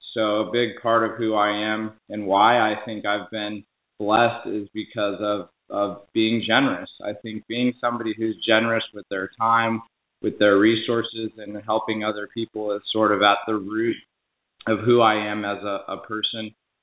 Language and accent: English; Colorado, United States; moved away; originally I'm from Colorado. I've lived in Westchester area for, I think, 13 years now.